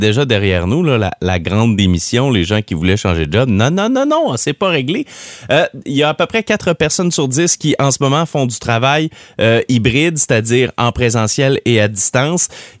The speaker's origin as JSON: {"language": "French", "town": "Esprit-Saint", "region": "Quebec", "country": "Canada", "tie": "born or raised there", "said": "j'ai l'impression qu'on va parler de mon village natal, Esprit-Saint, parce qu'il y en a deux, pas pire, dans ce coin-là."}